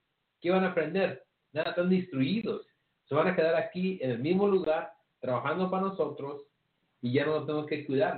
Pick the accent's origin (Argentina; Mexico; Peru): Mexico; Y los mexicanos saben que soy mexicano.